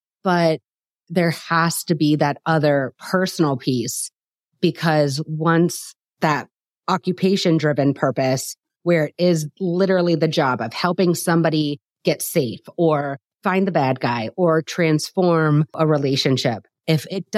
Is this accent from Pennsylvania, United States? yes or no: yes; Lancaster, Pennsylvania, United States; not too far from Lancaster, which I'm from Amish country.